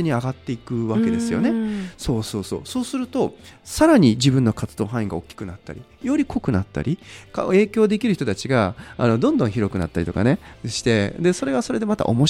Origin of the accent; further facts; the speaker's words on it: Tottori, Japan; 僕自身は、鳥取出身で、鳥取で生まれて鳥取で育ったわけなんですけど